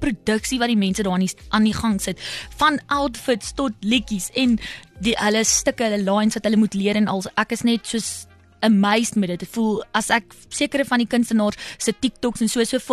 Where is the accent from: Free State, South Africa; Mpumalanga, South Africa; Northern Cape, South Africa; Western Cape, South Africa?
Mpumalanga, South Africa; Nelspruit; So ja, ons is oorspronklik van Nelspruit, mag nie vandag ver gery nie, maar ons is van ver.